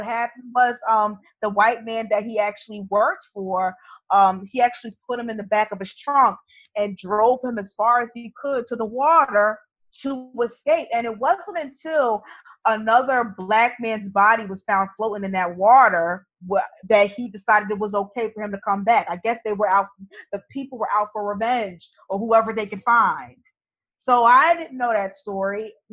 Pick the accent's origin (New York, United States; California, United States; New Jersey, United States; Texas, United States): New Jersey, United States; And, you know, me growing up in New Jersey, I didn't know of any other Creole people, so I had no other frame of reference.